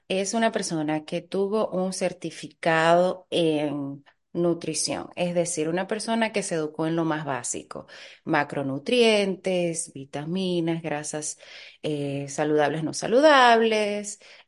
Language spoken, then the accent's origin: Spanish; Dominican Republic; moved away; Pero yo vine de la República Dominicana hace casi 13 años con la ilusión de ser médico.